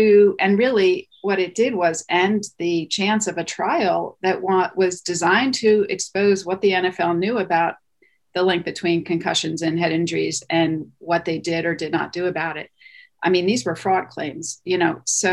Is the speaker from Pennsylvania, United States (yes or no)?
yes; Pennsylvania, United States; Outside of Philadelphia.